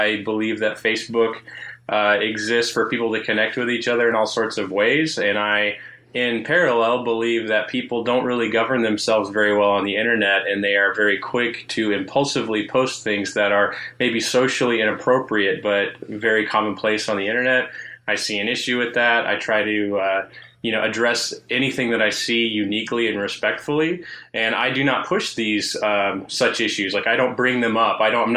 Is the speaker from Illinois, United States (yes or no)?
no; Texas, United States; I'm also from Texas. 20 years.